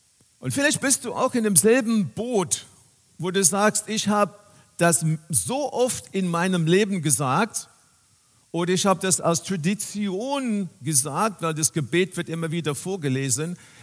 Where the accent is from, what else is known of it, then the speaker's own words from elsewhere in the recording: South Africa; Ich bin in Südafrika aufgewachsen